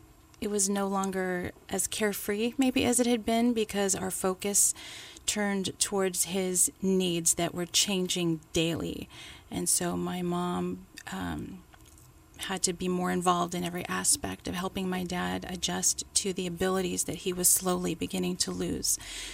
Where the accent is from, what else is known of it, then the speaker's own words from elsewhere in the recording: California, United States; also born or lived in Michigan; Well, I was born in Michigan, but we moved to California, and I've been raised in the San Francisco Bay Area.